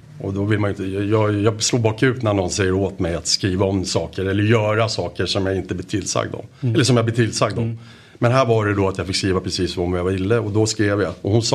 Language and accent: Swedish; Solna, Stockholm County, Sweden; born there; Och när jag är född i Solna, då blev det ju självklart AIK också.